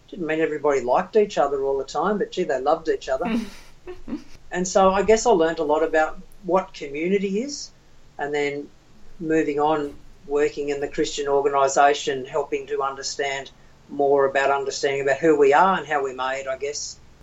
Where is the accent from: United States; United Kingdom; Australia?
Australia; Sydney, New South Wales; growing up in Sydney, in the middle of Sydney